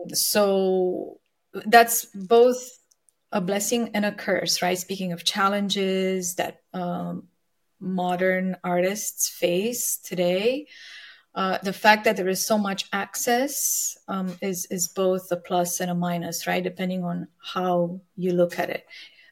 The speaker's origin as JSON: {"language": "English", "country": "Romania", "tie": "born or raised there", "also_born_or_lived": "London", "moved": "as an adult", "lives_now": "Los Angeles, United States", "said": "I'm born and raised in Romania, Eastern Europe, and I moved to LA 11 years ago. Before that, I was based in London for 6 years, and London is where I got my start."}